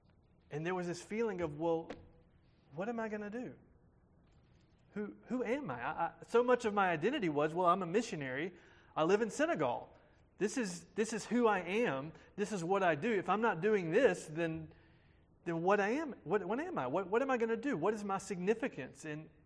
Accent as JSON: {"language": "English", "region": "North Carolina", "country": "United States", "tie": "born or raised there", "moved": "yes", "said": "This is very much my hometown. It's crazy to think, though, that it's been 18 years since I've lived in North Carolina, and that's getting close to half my life."}